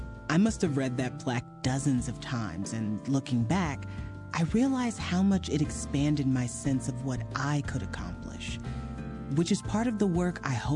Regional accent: Fort Wayne, Indiana, United States; When I was growing up in Fort Wayne, Indiana, and was maybe 17, I spent a lot of time with three women.

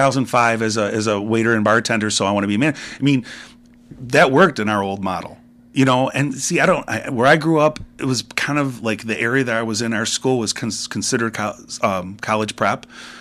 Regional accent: Livonia, Michigan, United States; And I grew up in Livonia where grass was aplenty, you know, so whatever.

